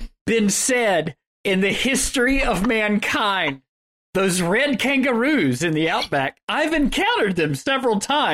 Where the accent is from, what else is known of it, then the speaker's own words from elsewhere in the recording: Georgia, United States; I'm from Georgia.